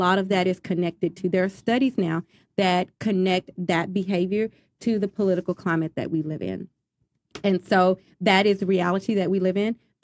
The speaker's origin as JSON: {"language": "English", "region": "Texas", "country": "United States", "tie": "born or raised there", "said": "I, too, am a Southern girl. I grew up in Texas. I spent time in a number of other states, but... I grew up here"}